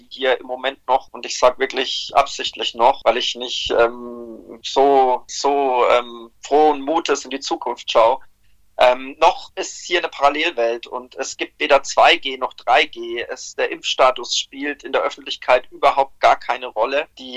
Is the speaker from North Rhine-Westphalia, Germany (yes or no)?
no; Coburg, Bavaria, Germany; dass ich in Coburg, wo ich herkomme, jetzt wahrscheinlich nicht so glücklich wäre